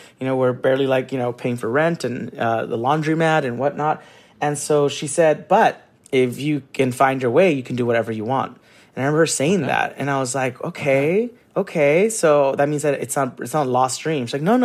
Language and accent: English; San Gabriel, California, United States; also born or lived in Orange County; because I grew up in Orange County and then in San Gabriel